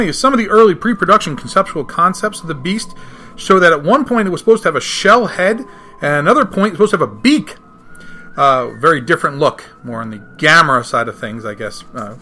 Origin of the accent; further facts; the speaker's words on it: New York, United States; it being a New Yorker and seeing shots in New York and stuff like that, this thing kind of hits home